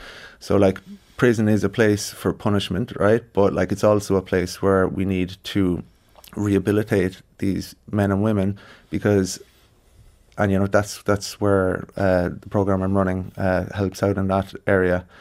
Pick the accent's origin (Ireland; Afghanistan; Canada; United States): Ireland; Cork, Munster; And so I introduced myself and I said I was from Cork, and they greeted me with a guy down the back said, "You Cork rat."